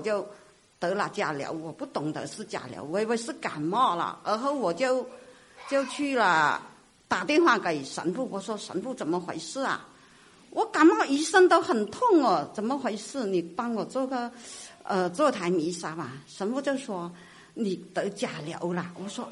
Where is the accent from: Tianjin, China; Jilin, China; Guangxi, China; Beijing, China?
Guangxi, China; Liuzhou; now in Shenzhen, China; 我在我们那里一个地方，是我们柳州，我是柳州的，我没有分享过这个事情。